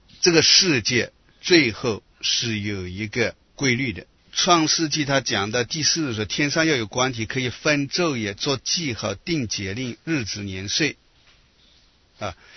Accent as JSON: {"language": "Chinese", "country": "China", "said": "我们中国人如果讲科学的话，比较有名的是什么？"}